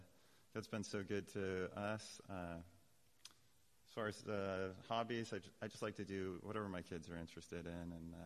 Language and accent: English; North Bend, Washington, United States; now in Bellingham, United States; I was born in North Bend, Washington, and after spent all my time there, went to WSU